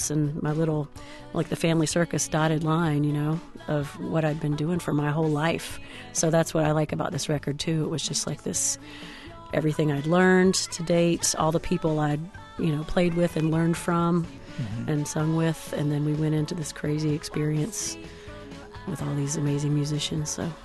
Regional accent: North Carolina, United States; My mom pointed out, I guess, when in growing up in North Carolina on Mother's Day, if your mother was alive, you'd have a red rose, and if she was deceased, you'd bring a white rose to church.

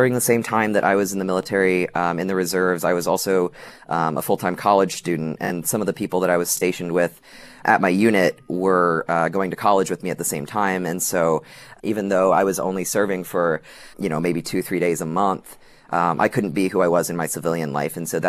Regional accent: Midwest, United States; I grew up in the Midwest, and that was my first real experience being outside of it.

